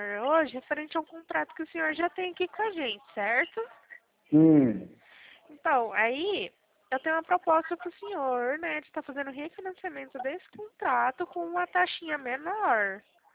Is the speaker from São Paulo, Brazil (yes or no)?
yes; São Paulo, Brazil; eu sou do interior de São Paulo